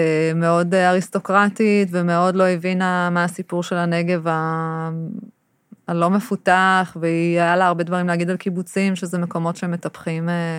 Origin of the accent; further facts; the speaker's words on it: London, United Kingdom; זה גם, גדלתי בלונדון, זאת אומרת, יש בי חלקים שמאוד אוהבים את זה